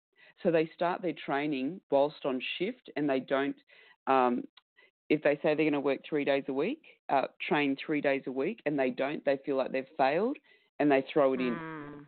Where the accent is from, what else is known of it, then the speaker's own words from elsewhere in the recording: Australia; accent: Australian; my Australian accent.